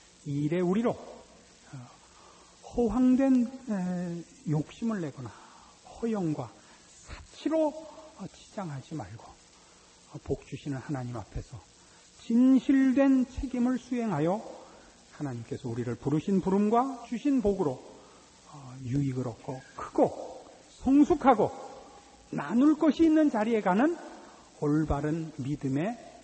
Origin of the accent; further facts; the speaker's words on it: South Korea; 저도 이 한국 사회에서 컸고